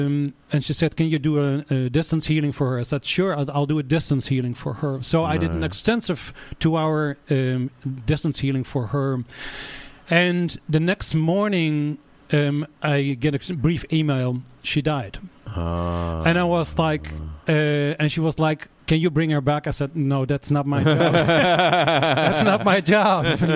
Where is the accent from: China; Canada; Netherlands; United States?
Netherlands; English is a second language; yeah, I'm a white person, I'm coming from Holland, you know, like, I'm not indigenous like in this lifetime